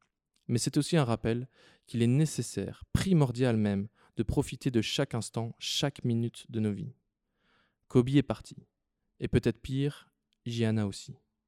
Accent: Charleroi, Wallonia, Belgium; Moi, je suis natif de Charleroi. Je suis fier d'être Carolo.

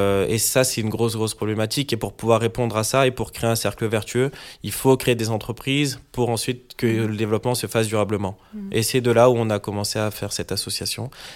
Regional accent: Paris, Île-de-France, France; Moi, je suis parisien. Et quand je rentre chez moi avec mes parents, avec ma famille, on a une culture africaine qui est fortement présente.

